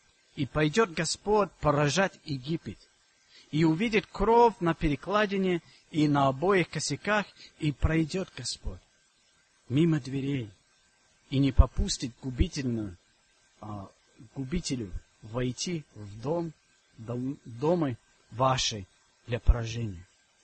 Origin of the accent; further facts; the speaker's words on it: England, United Kingdom; Я вырос в Англии, и там всегда праздновали 25 декабря Рождество.